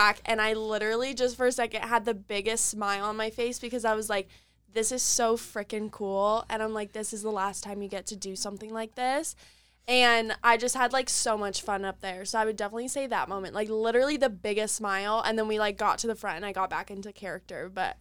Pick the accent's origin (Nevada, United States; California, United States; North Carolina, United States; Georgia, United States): Nevada, United States; Las Vegas; I'm here. Don't worry. As you know, I'm from Las Vegas, Nevada.